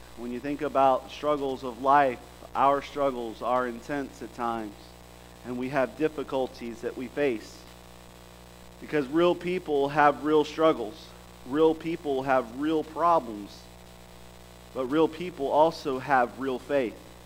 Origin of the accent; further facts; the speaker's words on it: Jacksonville, Florida, United States; I grew up in Jacksonville, and there's a park like this one.